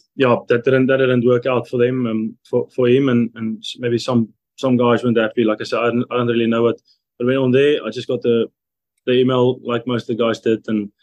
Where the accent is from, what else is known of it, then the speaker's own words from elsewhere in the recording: Nylstroom, Limpopo, South Africa; I'm a guy from Nelstrom in South Africa, a small town. So I brought up with you just listen and respect the elderly